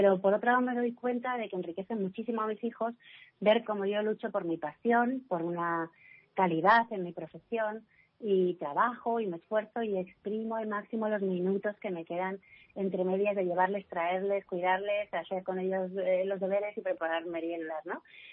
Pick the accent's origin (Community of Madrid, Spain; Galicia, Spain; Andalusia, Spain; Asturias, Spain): Community of Madrid, Spain; Madrid; como madrileña de pura cepa y además nacida y crecida en la calle Mayor